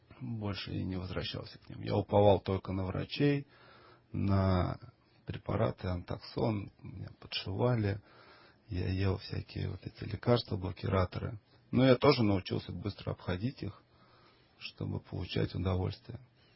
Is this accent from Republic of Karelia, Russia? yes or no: no; Moscow, Russia; Я сам из Москвы, в первом поколении москвич. Родители тоже приехали, кто откуда. Вот, а я москвич.